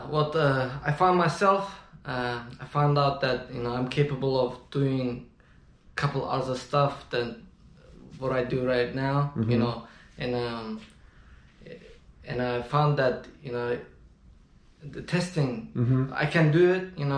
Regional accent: Mingachevir, Azerbaijan; also born or lived in Fizuli / Baku; now in California, United States; И я вот рос в Мингачевире, родился в Карабахе

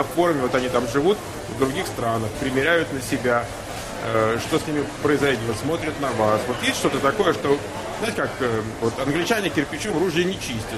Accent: Moscow, Russia; Ну, я, собственно, из Москвы

